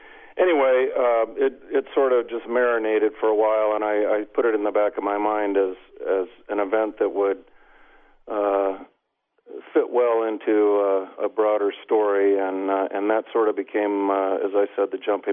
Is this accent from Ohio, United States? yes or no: no; Des Moines, Iowa, United States; Des Moines, my hometown, where I still live and have lived pretty much my whole life.